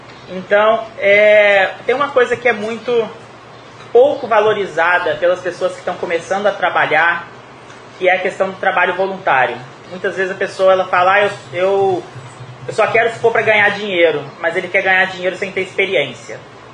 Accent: Campos, Rio de Janeiro, Brazil; da cidade de Campos, que é a cidade onde eu nasci, cresci e trabalhei a maioria do tempo da minha vida, no Rio de Janeiro

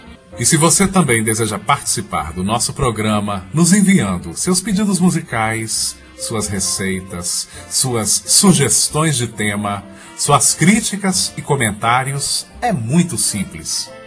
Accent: Sete Lagoas, Minas Gerais, Brazil; eu sou mineiro de Sete Lagoas

